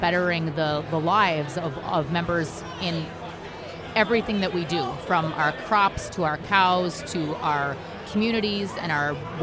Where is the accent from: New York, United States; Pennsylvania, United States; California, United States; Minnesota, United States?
Minnesota, United States; Melrose; I am a dairy farmer from Melrose, Minnesota.